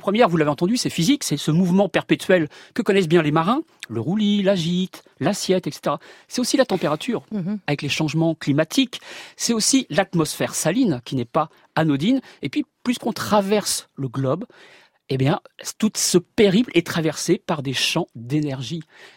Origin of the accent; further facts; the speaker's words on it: Normandy, France; comme je suis normand